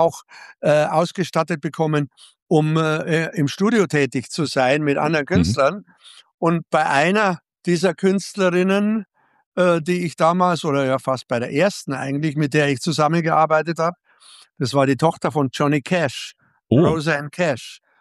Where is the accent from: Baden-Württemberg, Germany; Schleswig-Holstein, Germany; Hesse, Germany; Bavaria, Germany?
Bavaria, Germany; Ingolstadt; in meiner Heimatstadt Ingolstadt, in der ich ja dann aufgewachsen bin, ab dem ersten Lebensjahr.